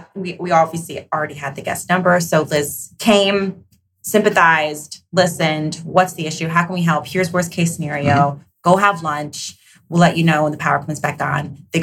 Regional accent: New York, United States; Number one, I'm like a New Yorker

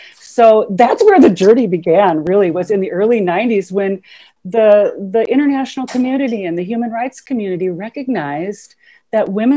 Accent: Minnesota, United States; communities in the United States, as I mentioned, I'm from Minnesota, started this work

